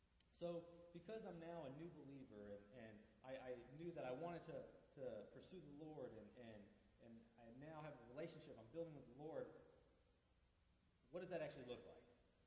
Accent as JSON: {"language": "English", "town": "Prattville", "region": "Alabama", "country": "United States", "tie": "born or raised there", "said": "I grew up here in Prattville"}